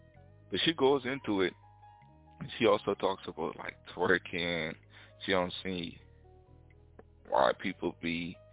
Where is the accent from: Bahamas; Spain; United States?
Bahamas; anybody could attest to this who's from like the Lucayan Archipelago, that's where I was raised. I was raised up in the Lucayan Archipelago, misnomer as the Bahamas